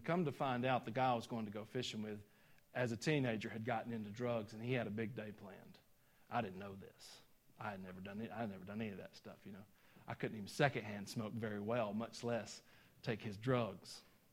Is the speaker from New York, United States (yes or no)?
no; Georgia, United States; I'm doing pretty good with that, aren't I, for a Georgia boy? When I moved from Georgia to Virginia, everybody in Virginia would make fun of me there.